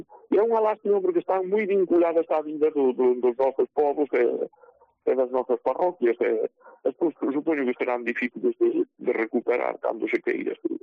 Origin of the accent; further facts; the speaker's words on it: Santo Tomé de Lourenza, Galicia, Spain; Eu son de Santo Tomé de Lourenza, e houve hasta non fai moito tempo houve ese costume.